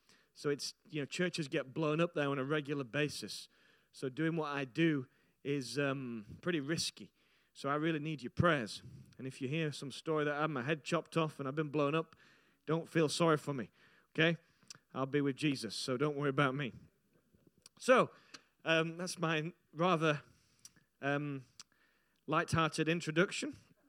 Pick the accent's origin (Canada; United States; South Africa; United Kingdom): United Kingdom; Barnsley, Yorkshire and the Humber; now in Staffordshire, United Kingdom; And I'm originally a Yorkshireman. I'm from Yorkshire, from Barnsley, South Yorkshire. Hey, James. And I'm from that little town. And then I moved to Staffordshire about 3 years ago.